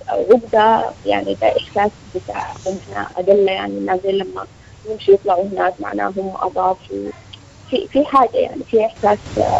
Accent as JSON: {"language": "Arabic", "country": "Sudan"}